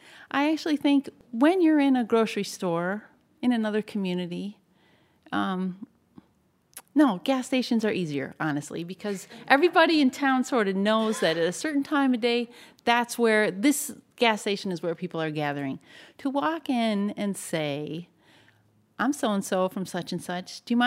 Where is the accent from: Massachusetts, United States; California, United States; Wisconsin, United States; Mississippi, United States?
Wisconsin, United States; Wisconsinite. I thought of myself as a small town Wisconsin person. I learned pretty quickly that my hometown, 7,000 people, now 9,000 or 10,000, is not small town Wisconsin, right?